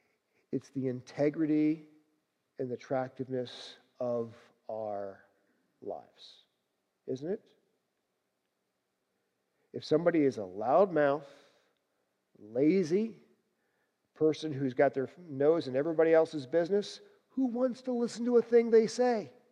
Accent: New Jersey, United States; Growing up in New Jersey, I grew up listening to him on the radio.

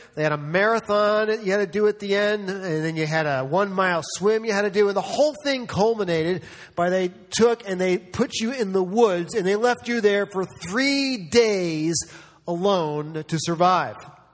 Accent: New York, United States; I grew up in New York State.

